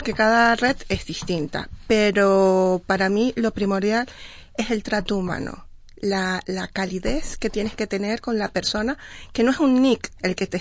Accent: Venezuela; moved away as an adult; now in Spain; Tengo 15 años aquí en España, pero llegué en el 2002, soy abogada de formación. Y cuando llegué, bueno, trabajé en organismos públicos en Venezuela

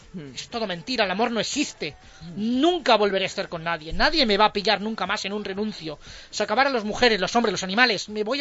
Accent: Toledo, Castilla-La Mancha, Spain; Soy padre, soy del Atleti, soy de Toledo.

